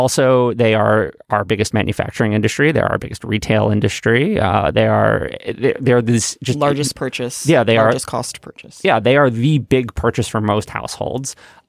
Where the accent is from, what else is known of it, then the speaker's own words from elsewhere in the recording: New York City, New York, United States; Even I grew up in Manhattan. I failed my driver's test three times.